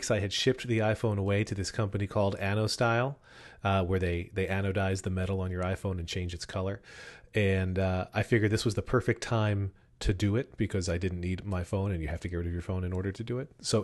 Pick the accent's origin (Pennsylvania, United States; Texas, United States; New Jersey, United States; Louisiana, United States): Pennsylvania, United States; Wyomissing; As it turns out, Ben the PC guy also grew up in my hometown of Wyomissing, Pennsylvania.